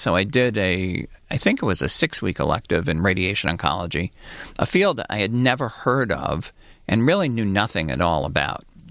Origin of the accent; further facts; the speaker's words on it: Long Island, New York, United States; My parents, who both were born and raised in Brooklyn, New York, moved to Long Island when they had me, their second child, and outgrew their apartment.